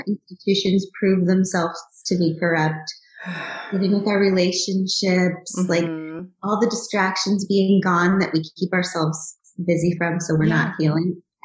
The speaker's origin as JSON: {"language": "English", "country": "United States", "said": "But then I'm also American"}